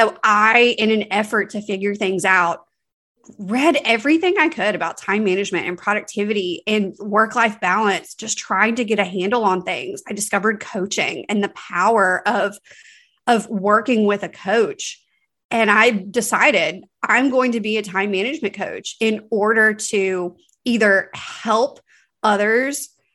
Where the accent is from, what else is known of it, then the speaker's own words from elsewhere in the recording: Louisiana, United States; now in New Orleans, United States; So I'm a Louisiana girl. I'm born and raised in North Louisiana. Now I live right outside of New Orleans.